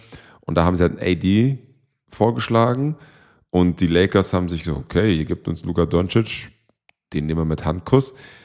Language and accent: German; Würzburg, Bavaria, Germany; Das hoffen wir natürlich alle als Würzburger.